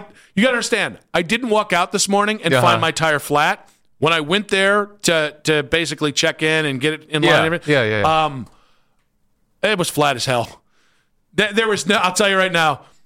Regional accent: Wadsworth, United States; because I grew up in Wadsworth, I knew of their reputation

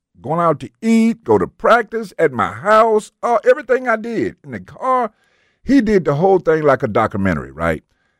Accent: Memphis, Tennessee, United States; Because, you know, I'm from Memphis. I wanted our Memphis people to see I'm doing good away from home.

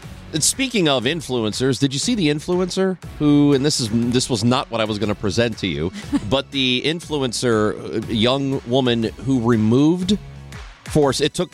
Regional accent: Granite City, Illinois, United States; That is the Congresswoman from the part of Illinois where I am from, Madison, Venice. I grew up in Granite City

